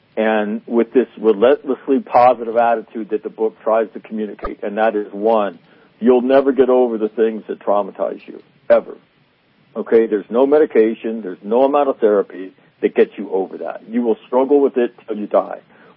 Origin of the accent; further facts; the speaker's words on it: Sacramento, California, United States; I grew up in Sacramento